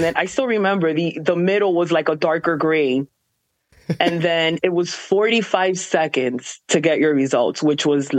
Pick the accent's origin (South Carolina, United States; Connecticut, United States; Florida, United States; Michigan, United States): Florida, United States; Miami; So I was born and raised in Miami. So it's a big Hispanic community as my culture is also Hispanic.